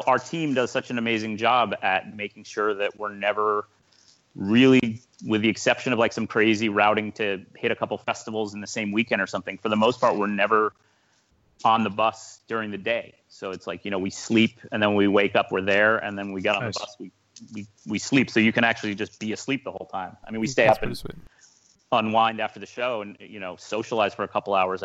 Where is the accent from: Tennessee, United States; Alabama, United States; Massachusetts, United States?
Massachusetts, United States; growing up on Cape Cod, I watched the sunset so many times